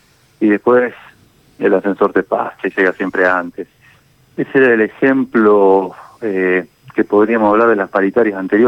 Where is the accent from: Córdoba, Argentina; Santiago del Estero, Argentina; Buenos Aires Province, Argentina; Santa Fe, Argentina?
Santa Fe, Argentina; Como santafesino uno festeja que haya un superávit